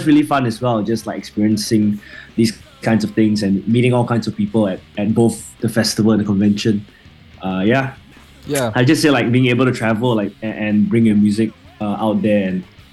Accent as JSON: {"language": "English", "country": "Singapore", "said": "I'm a Singaporean musician, gig promoter, occasional music journalist, and booking agent sometimes."}